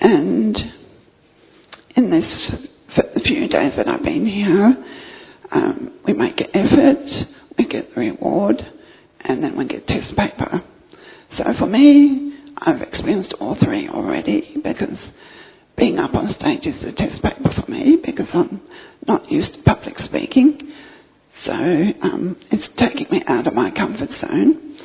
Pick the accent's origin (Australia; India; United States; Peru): Australia; I'm a native from Australia, and for the past 2 years Australia has been in lockdown.